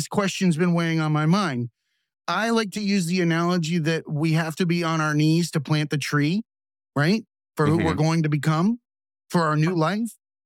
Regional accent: Florida, United States; I'm from Florida, man.

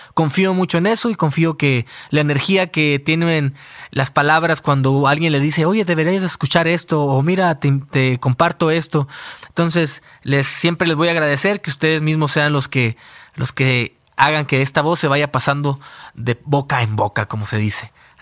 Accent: Hermosillo, Sonora, Mexico; que llegaras a ser de mi tierra de Sonora, de Hermosillo, sabes que somos los número uno en la carrilla

